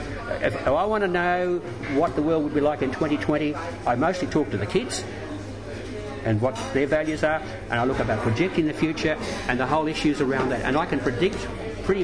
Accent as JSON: {"language": "English", "country": "Australia", "said": "being an Australian, so we don't cease to be Australians."}